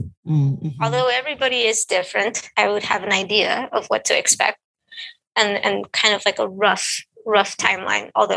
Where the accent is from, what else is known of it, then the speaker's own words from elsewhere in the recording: Los Angeles, California, United States; Well, my mom is Mexican, and things that I've noticed just from growing up in Boyle Heights and the East LA area, just having friends that are also of Mexican descent